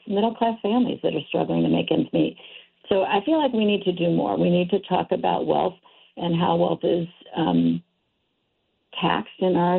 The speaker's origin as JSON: {"language": "English", "region": "Nebraska", "country": "United States", "said": "I come from Nebraska, and I still have family in Nebraska."}